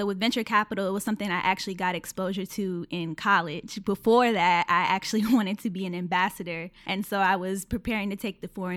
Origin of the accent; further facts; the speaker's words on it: Atlanta, Georgia, United States; I grew up in Atlanta. I'm of Jamaican heritage. Very proud of that. Very much a around the way girl, love my city.